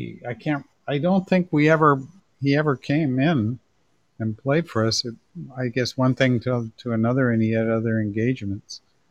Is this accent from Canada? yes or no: yes; Toronto, Ontario, Canada; born there; also born or lived in Montreal, Canada / Chicago, United States; I was born in Toronto.